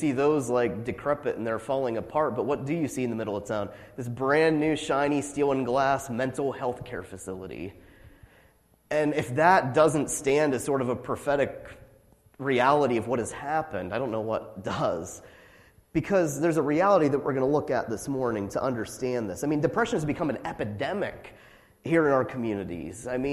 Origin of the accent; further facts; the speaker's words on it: Atwood, Pennsylvania, United States; You know, I grew up in Atwood over here